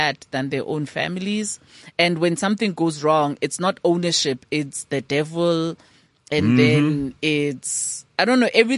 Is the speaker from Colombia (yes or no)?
no; South Africa; it's so easy to be negative as a South African.